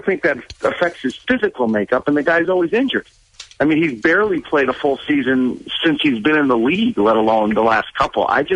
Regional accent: New York, United States; I grew up in New York.

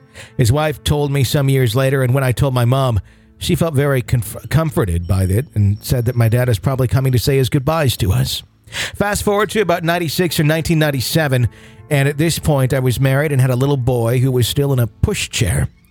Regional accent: Yorkshire and the Humber, United Kingdom; I'm from East Yorkshire in the UK and I've lived here for all of my 51 years.

